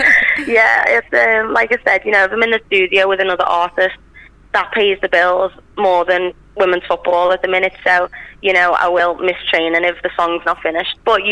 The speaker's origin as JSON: {"language": "English", "town": "Liverpool", "region": "North West England", "country": "United Kingdom", "said": "Well, I get banter because I'm from Liverpool."}